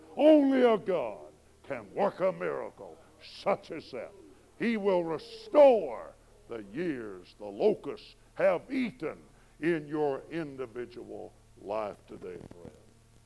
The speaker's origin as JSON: {"language": "English", "town": "McGargle", "region": "Alabama", "country": "United States", "tie": "born or raised there", "also_born_or_lived": "Frisco City, Alabama", "said": "And then I was born in Frisco City, Alabama, and then we moved to the great metropolis of McGargle, probably 67 people, 14 pigs, and 3 cows"}